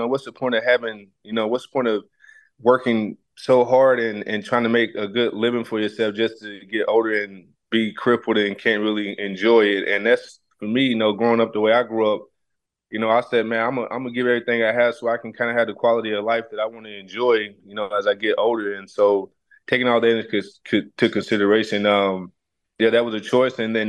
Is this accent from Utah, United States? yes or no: no; Tennessee, United States; growing up in Tennessee, you know, I grew up earlier on.